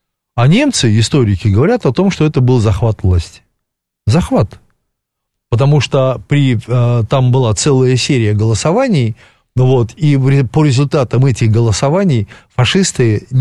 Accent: Odesa, Odesa Oblast, Ukraine; как в Одессе говорят, да, все-таки мой родной город

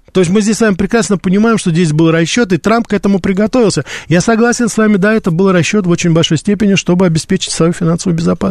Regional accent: Austria; но я сам из Австрии, но вообще-то я, как говорится, ли человек мира

